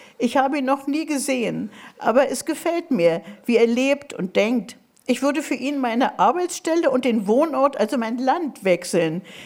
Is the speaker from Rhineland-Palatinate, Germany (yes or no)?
no; Berlin, Germany; Ich bin ja Berlinerin auch, wie Sie.